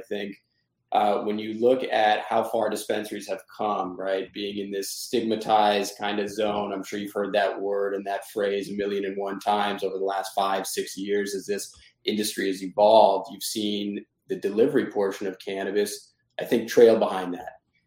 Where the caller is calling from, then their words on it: Boston, Massachusetts, United States; I am in Boston, Massachusetts, but we'll be back in Big Apple tomorrow.